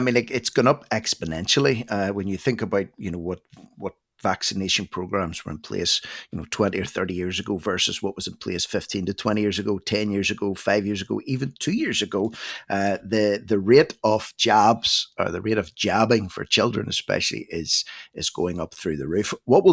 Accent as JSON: {"language": "English", "region": "Northern Ireland", "country": "United Kingdom", "said": "from Northern Ireland"}